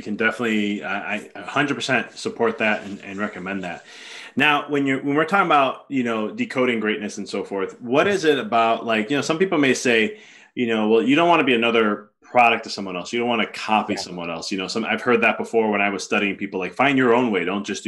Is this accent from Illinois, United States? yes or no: yes; Chicago, Illinois, United States; I may be biased because I'm from Chicago.